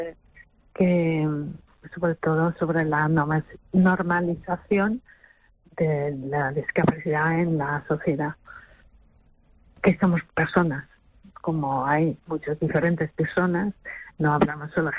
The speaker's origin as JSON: {"language": "Spanish", "region": "Community of Madrid", "country": "Spain", "lives_now": "Tenerife, Spain", "said": "Y nada, que entonces ya soy canaria un poco también. Canaria madrileña."}